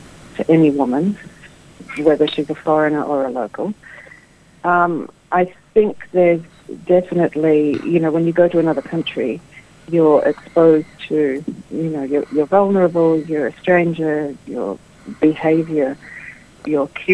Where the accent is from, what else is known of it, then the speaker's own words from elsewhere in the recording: Australia; now in India; And my husband was from Denmark and I was from Australia, and neither of us wanted to stay in either of those places, so we ended up in India.